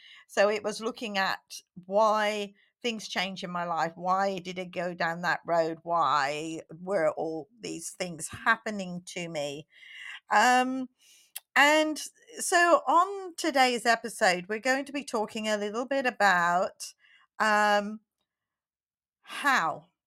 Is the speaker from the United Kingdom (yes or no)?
yes; England, United Kingdom; So when I was a child, growing up in England